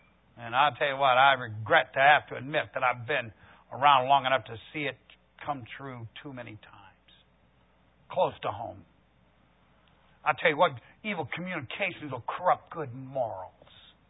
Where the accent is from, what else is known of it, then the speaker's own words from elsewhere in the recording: Midwest, United States; accent: Midwestern; I could tell they were thinking, you know, my Midwestern accent was a little odd